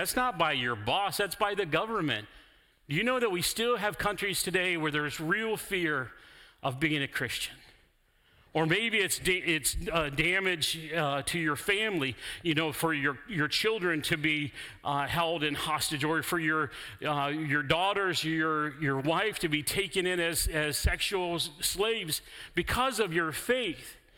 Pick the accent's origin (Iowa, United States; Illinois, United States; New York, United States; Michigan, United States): Illinois, United States; Chicago; I grew up in Chicago.